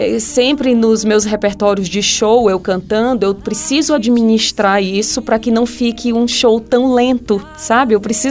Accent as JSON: {"language": "Portuguese", "town": "São Luís", "region": "Maranhão", "country": "Brazil", "said": "São Luís, eu sou de São Luís, sou maranhense"}